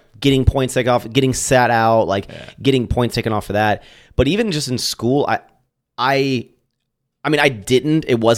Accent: Roanoke, Virginia, United States; born there; No, I was born in Roanoke. I basically was born South Virginia, and I just kept moving more north, like, the older I got.

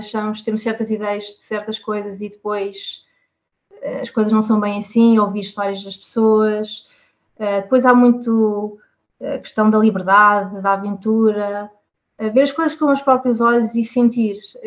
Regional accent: Lisbon, Portugal; eu sou de Lisboa, ver esquilos não é nem um pouco mais ou menos comum

